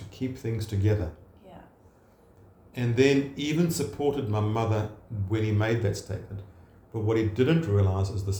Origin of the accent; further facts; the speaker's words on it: Zambia; she was in Zambia, I was brought up in Zambia.